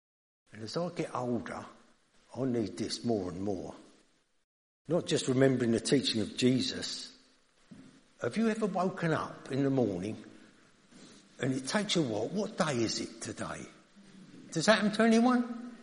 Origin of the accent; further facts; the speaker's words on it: United Kingdom; I'm British, but it's there.